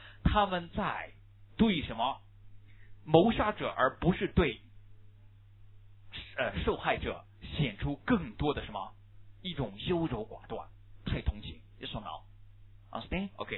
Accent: China; 我们中国人叫吗，叫什么，一些报纸报刊被人们称为喉舌

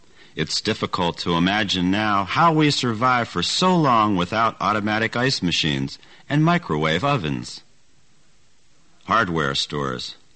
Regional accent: United Kingdom; now in United States; I should explain at the outset that I am from Britain

